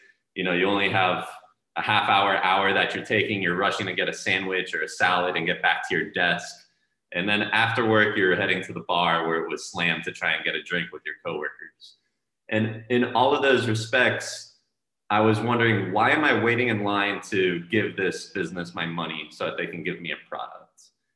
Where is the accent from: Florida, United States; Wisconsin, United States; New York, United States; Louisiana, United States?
Florida, United States; Miami; So I was born and raised in Miami. After college, I moved to Boston.